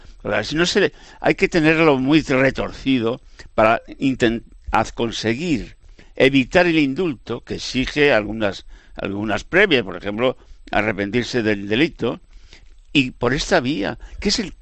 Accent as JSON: {"language": "Spanish", "region": "Cantabrian coast", "country": "Spain", "said": "para nosotros que somos del Cantábrico"}